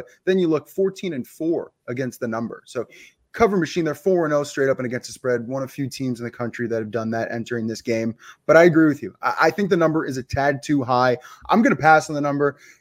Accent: New York City, New York, United States; accent: New York; Born and raised in New York City. Yeah. I've got an accent. It's going to come out.

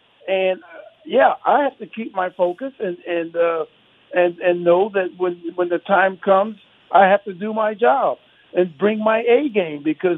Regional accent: California, United States; now in Las Vegas, United States; So, but it was growing up in the Bay Area, back when I was a kid, watching Muhammad Ali as a kid.

